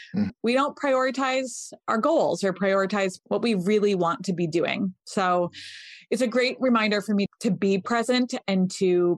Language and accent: English; Connecticut, United States; I grew up in Connecticut.